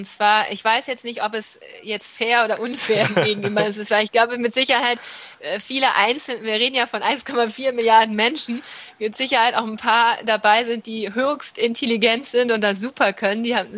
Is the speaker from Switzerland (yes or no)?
no; China; Da gibt es nicht so viele, weil man das als Chinese in der Schule, Uni eigentlich nicht lernt.